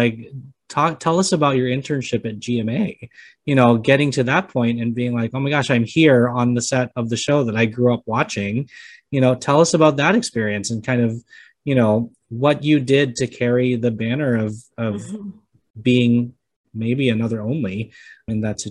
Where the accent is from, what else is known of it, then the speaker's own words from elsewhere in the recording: Pittsburgh, Pennsylvania, United States; I'm from Pittsburgh. We love Pennsylvania.